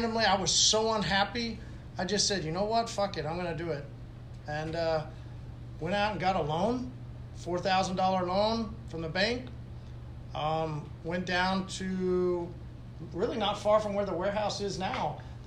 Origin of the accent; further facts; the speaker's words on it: Tulsa, Oklahoma, United States; I grew up here in Tulsa. I grew up in a very conservative Southern Baptist home.